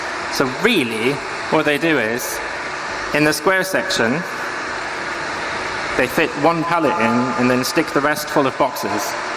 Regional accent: Germany; I'm from Germany, so.

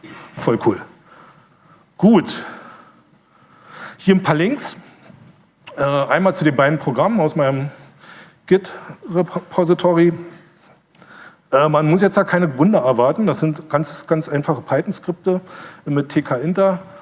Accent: Berlin, Germany; Also ich war früher in der DDR auch glücklich. Ich bin Berliner Kind, Ostberliner Kind. Ich war glücklich, dass ich in Berlin gewohnt habe

